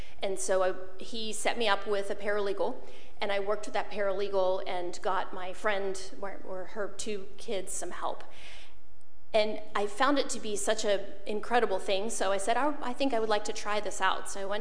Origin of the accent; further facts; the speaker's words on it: Florida, United States; I was brought up over in Brevard County. I graduated from O'Galley High School over there